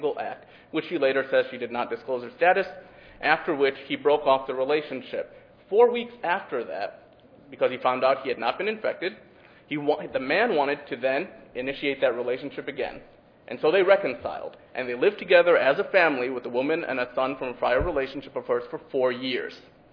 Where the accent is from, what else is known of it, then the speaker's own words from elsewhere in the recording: Illinois, United States; here's a law straight from my home state of Illinois